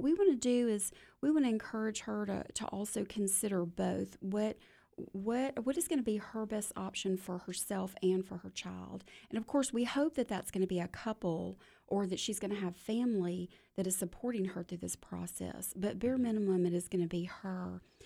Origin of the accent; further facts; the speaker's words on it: Nigeria; Well, I'm from different places. I was asked where I was from, and I grew up in Nigeria as a missionary kid